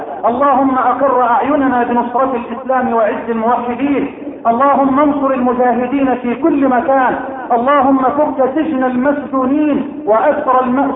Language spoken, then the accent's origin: Arabic; Egypt; اللهم اجعل بلدنا مصر واحة للامن والامان